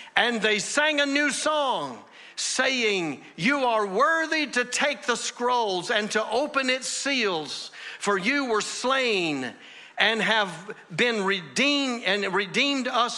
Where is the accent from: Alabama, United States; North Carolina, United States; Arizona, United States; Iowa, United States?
North Carolina, United States; Laurinburg; And it's like … is holding a crusade at the Armory and invites all of the people in Laurinburg, North Carolina. That was my hometown.